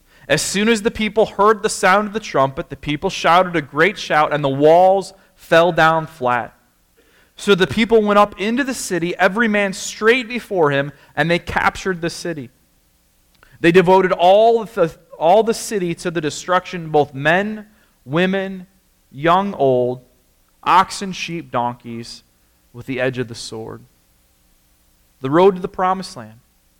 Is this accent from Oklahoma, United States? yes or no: no; Michigan, United States; when I was back in Michigan, and maybe you've enjoyed this whole sermon until I said I'm from Michigan